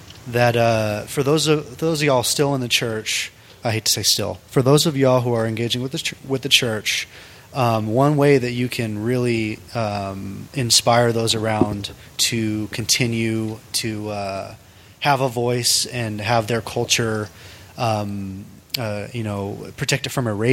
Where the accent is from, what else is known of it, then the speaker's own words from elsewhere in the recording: Mesa, Arizona, United States; So I grew up in Mesa, Arizona. I still live there. My temple was known as the Lamanite Temple.